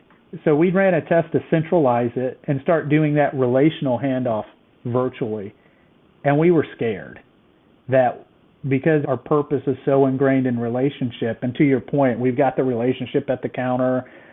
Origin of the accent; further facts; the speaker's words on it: Kentucky, United States; Got married very young. I'm from Kentucky. It's allowed there.